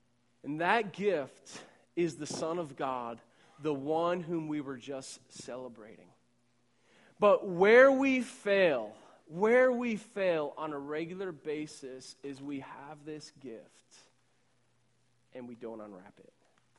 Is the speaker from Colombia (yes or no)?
no; Ireland; I'm Irish, and if you haven't picked up on this, by now, I sweat a lot, okay?